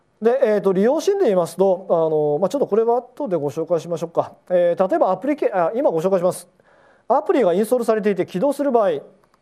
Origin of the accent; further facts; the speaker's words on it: Gifu, Japan; accent: Gifu dialect; ちなみに僕は岐阜弁で、指南をしてますので